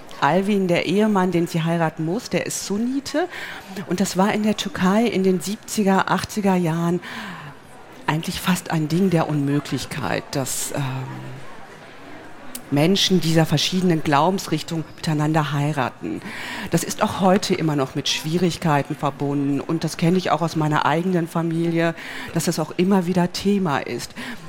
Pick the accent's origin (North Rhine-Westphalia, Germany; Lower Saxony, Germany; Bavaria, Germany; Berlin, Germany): North Rhine-Westphalia, Germany; Herne; born there; Ich bin auch in Herne geboren.